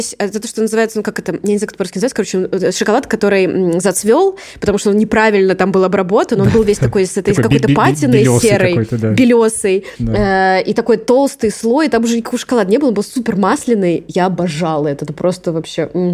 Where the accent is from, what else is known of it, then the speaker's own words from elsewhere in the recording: Moscow, Russia; Я выросла в Северном Тушино, в Москве.